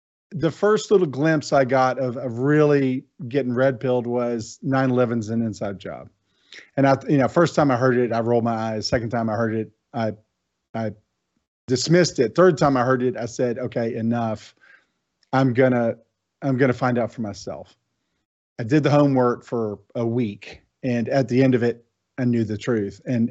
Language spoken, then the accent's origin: English; Tennessee, United States; I grew up down here in the South, grew up in Tennessee, middle-class family, hardworking dad.